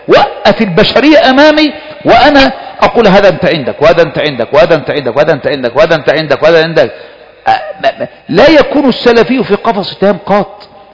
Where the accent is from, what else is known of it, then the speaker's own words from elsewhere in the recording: Egypt; بلدنا مصر